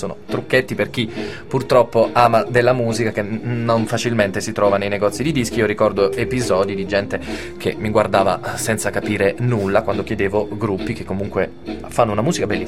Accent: Taranto, Apulia, Italy; io sono di Taranto

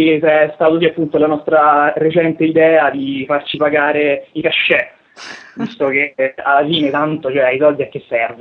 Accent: Viterbo, Lazio, Italy; now in Rome, Italy; io e Marco siamo di Viterbo, ma ormai viviamo a Roma da un bel po' di anni

